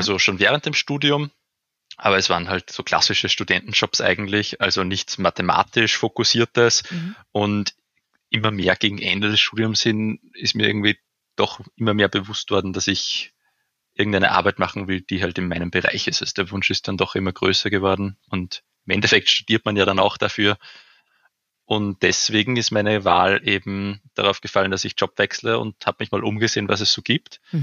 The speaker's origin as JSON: {"language": "German", "region": "Upper Austria", "country": "Austria", "moved": "as an adult", "lives_now": "Vienna, Austria", "said": "Ja, ich bin ja eigentlich aus Oberösterreich und dort bin ich auf ein Gymnasium gegangen und nach der Matura bin ich dann nach Wien gezogen und habe dort Mathematik studiert auf der Uni Wien, allerdings nur den Bachelor."}